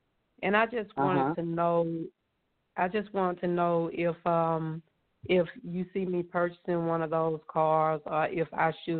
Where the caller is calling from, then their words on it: Georgia, United States; I'm calling from Georgia.